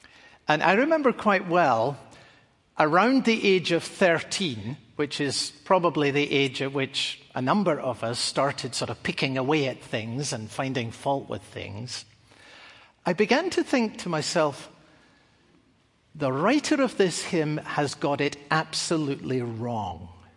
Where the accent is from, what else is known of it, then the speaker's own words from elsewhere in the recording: Scotland, United Kingdom; In the church that I grew up in Scotland